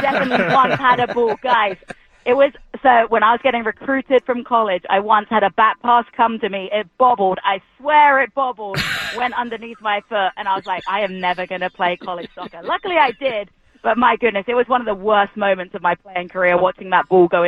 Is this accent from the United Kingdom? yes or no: yes; United Kingdom; but I think I can say that as a British person, I get a pass.